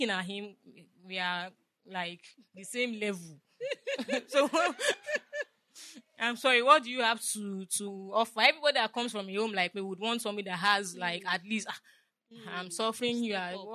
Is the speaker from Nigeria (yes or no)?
yes; Agege, Lagos, Nigeria; If anybody knows Agege, I grew up in Agege.